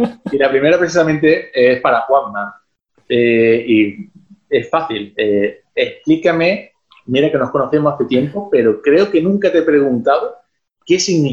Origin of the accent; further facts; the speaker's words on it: Marbella, Andalusia, Spain; Yo soy de Marbella, Málaga